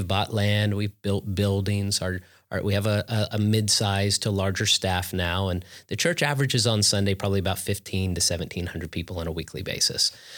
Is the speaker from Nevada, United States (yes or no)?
yes; Las Vegas, Nevada, United States; Born and raised in Vegas, and my father's a pastor.